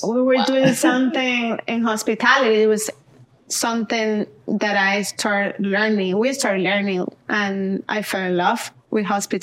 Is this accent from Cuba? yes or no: yes; Cuba; I was born and raised in Cuba.